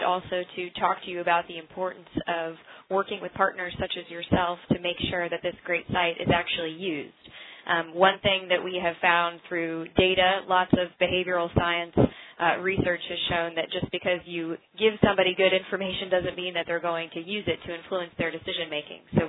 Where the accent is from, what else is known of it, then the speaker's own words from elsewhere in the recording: Tallahassee, Florida, United States; I'm probably biased because I happen to be from the state of Florida. I was born and raised in Tallahassee, huge Seminole fan.